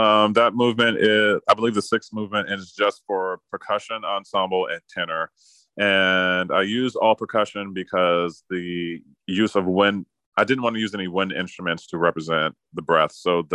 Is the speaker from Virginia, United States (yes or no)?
yes; Chesterfield County, Virginia, United States; Yep, I was born in Petersburg, Virginia. I grew up in Chesterfield County, Virginia, which is the county just south of Richmond.